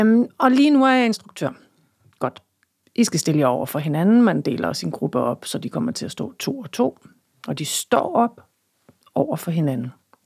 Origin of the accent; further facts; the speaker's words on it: Vejle, Region of Southern Denmark, Denmark; og jeg er fra Vejle. Der blev jeg født på Sankt Marie Hospital